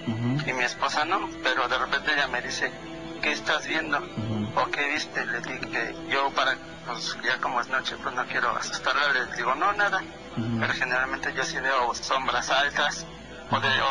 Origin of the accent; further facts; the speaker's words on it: Mexico City, Mexico; born there; Yo nací en Tepito.